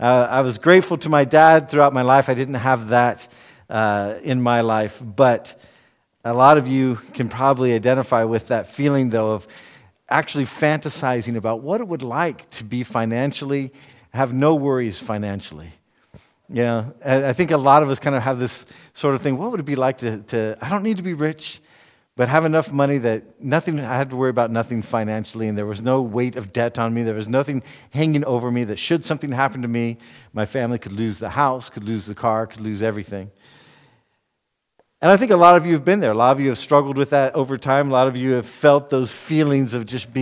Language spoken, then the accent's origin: English; United States; I'm from the United States, for those of you who don't know